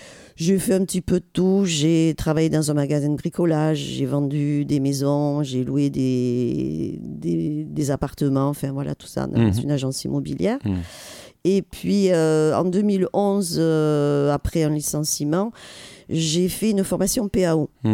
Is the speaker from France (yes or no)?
yes; Marmande, Nouvelle-Aquitaine, France; also born or lived in Bayonne; je suis née à Bayonne. J'ai vécu mon enfance dans Lot-et-Garonne, à Marmande. J'ai fait des études à Anglette, au lycée de Canto.